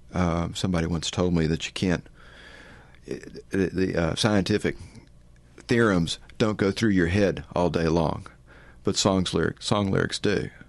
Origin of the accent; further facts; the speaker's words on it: Texas, United States; Maybe the beach. I grew up on the Texas coast.